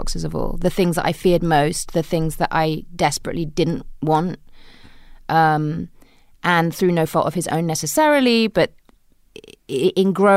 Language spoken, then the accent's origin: English; London, United Kingdom; born there; also born or lived in Zambia; I was born in London on a very brief trip back to London. We were living in Zambia